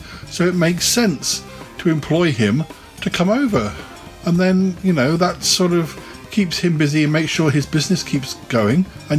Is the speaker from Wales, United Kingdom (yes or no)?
no; London, United Kingdom; What do you know of London buses, may I ask? I'm the Londoner, not you.